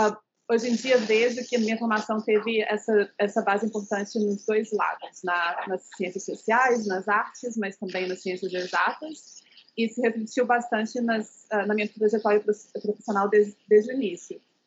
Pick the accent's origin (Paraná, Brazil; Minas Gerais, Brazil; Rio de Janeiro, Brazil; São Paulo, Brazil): Minas Gerais, Brazil; Belo Horizonte; eu sou mineira de Belo Horizonte. Cresci, nasci e fui criada em Belo Horizonte até o início do ensino superior